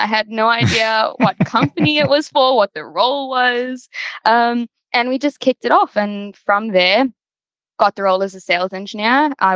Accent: South Africa; moved away as an adult; now in United States; I was born and raised in South Africa, so you know, for our listeners, the accent might be a little bit unfamiliar, but I'm sure you'll get used to it over time. I did my undergrad there in industrial engineering

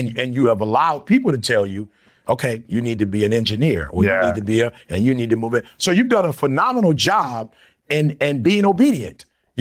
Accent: Detroit, Michigan, United States; We grew up in a working class home. We grew up in Detroit. We grew up blue collar.

